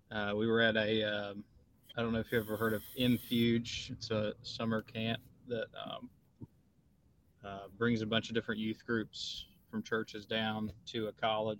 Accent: Shreveport, Louisiana, United States; I am 33. I'm from Shreveport, Louisiana

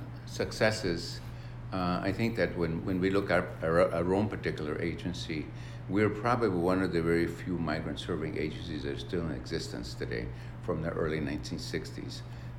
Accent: Corpus Christi, Texas, United States; born there; When I was born in Corpus Christi, Texas, back in 1945, our family were migrant farm workers.

